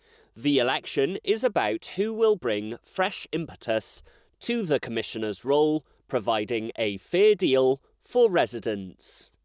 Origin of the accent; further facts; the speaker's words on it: West Midlands, United Kingdom; born there; I was born in Warwickshire and for more than 30 years have been active in communities in Kenilworth.